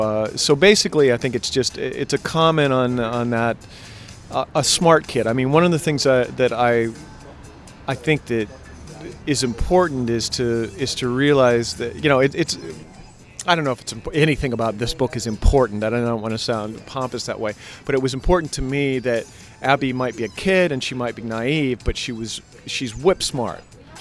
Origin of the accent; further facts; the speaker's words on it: Midwest, United States; the Midwestern thing is because I'm from the Midwest.